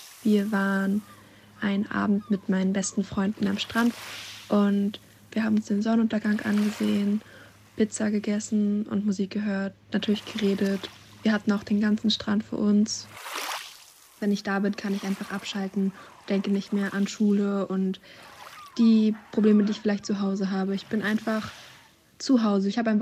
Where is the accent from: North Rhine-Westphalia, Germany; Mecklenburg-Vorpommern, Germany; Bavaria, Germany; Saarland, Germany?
Mecklenburg-Vorpommern, Germany; Rostock; ich komme aus Rostock.